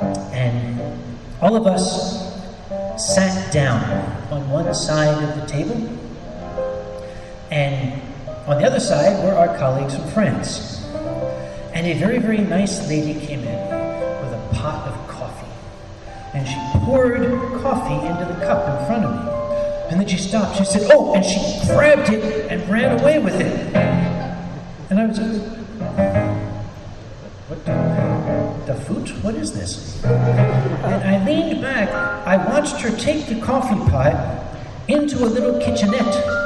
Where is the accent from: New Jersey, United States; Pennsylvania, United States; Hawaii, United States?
Pennsylvania, United States; Philadelphia; I'm from Philadelphia. This is like, you know, this is like an elementary school for me.